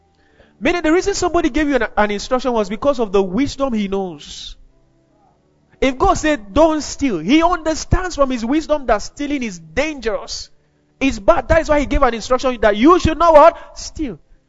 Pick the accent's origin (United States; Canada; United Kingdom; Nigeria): Nigeria; Kaduna, Kaduna State; We grew up in Kaduna together.